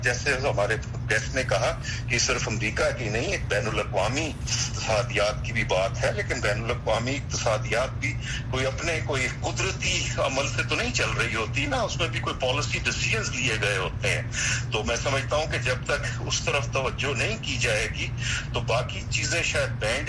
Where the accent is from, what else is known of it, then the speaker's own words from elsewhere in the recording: Pakistan; ہم پاکستان سے ہیں